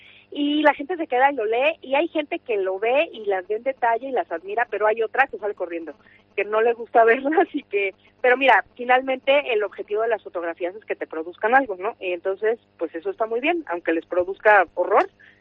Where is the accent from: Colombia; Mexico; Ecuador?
Mexico; es que soy mitad mexicana y mitad cántabra, ¿eh? Mitad. Mi padre era de aquí. Y mi padre emigró a México y, bueno, se casó allá, hizo su familia allá, su vida allá